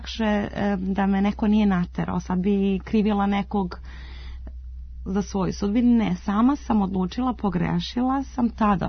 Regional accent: Belgrade, Serbia; odrasla sam ovde na Dorćolu i u Zemunu, išla u školu

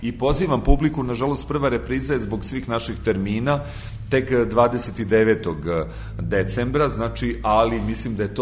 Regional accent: Kragujevac, Šumadija and Western Serbia, Serbia; Ja sam rodom Kragujevčanin.

